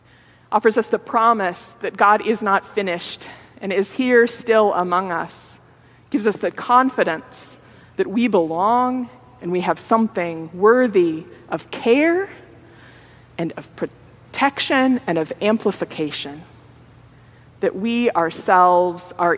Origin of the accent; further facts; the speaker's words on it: Grand Island, Nebraska, United States; How the mosaic behind the altar in the little church I grew up in Grand Island, Nebraska, endures